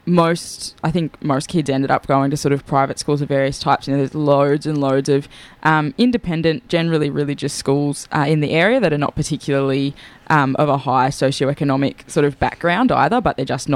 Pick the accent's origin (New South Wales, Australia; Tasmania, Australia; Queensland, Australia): New South Wales, Australia; Blacktown; I'm actually from New South Wales, so I grew up in Western Sydney, which is probably about halfway between the Blue Mountains and Sydney City itself, in a place called Blacktown.